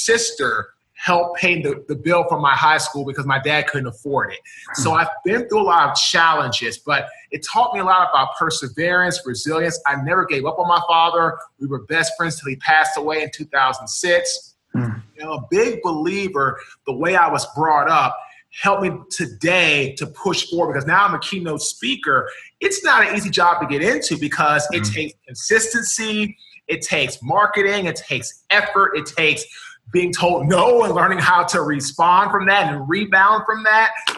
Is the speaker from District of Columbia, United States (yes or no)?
yes; Washington, District of Columbia, United States; Yeah, so pretty much … I'm from Washington, D.C. We were raised by a single father